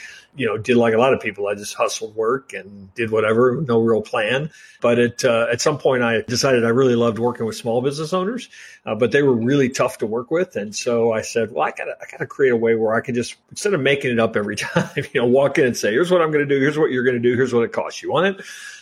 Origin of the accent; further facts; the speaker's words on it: Midwest, United States; hey, I'm a guy from the Midwest who thinks about, you know, practical ways to do things.